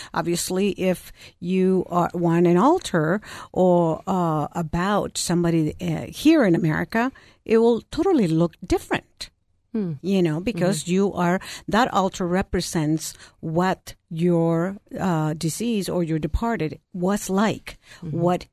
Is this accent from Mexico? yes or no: yes; Mexico; I was born and raised in Mexico.